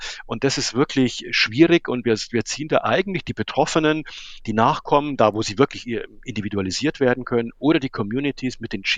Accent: Munich, Bavaria, Germany; now in Berlin, Germany; Ich bin inzwischen Berliner geworden. Ich komme zwar ursprünglich aus München, aber lebe jetzt exakt 30 Jahre in Berlin.

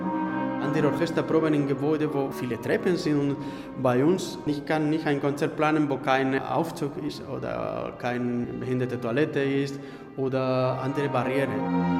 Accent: Spain; German is a second language; ich bin Dirigent und Klarinettist, ich komme aus Spanien

